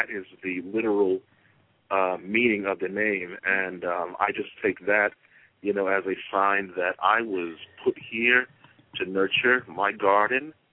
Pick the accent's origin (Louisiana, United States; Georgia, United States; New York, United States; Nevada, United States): New York, United States; Brooklyn; growing up in Crown Heights, Bed-Stuy section of Brooklyn, you know.